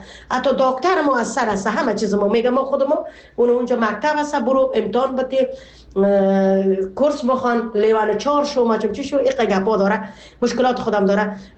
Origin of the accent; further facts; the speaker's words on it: Afghanistan; now in Canada; ما در شروع آمدیم در کانادا از افغانستان